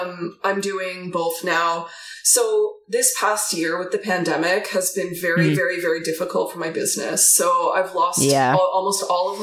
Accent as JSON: {"language": "English", "country": "Canada", "said": "I am a Canadian photographer."}